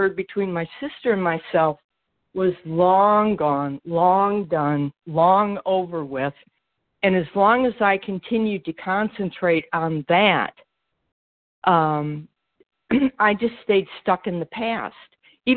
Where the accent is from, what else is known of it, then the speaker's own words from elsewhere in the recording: Georgia, United States; from Georgia, and I'm a gratefully amazed recovered compulsive eater